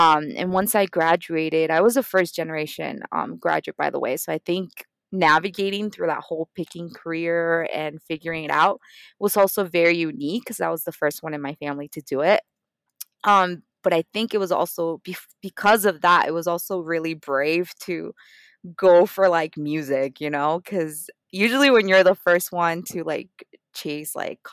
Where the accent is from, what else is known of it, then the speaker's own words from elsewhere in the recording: Puerto Rico; I like to say that I'm from a lot of places. I'm originally from Puerto Rico. That's where I was born and raised.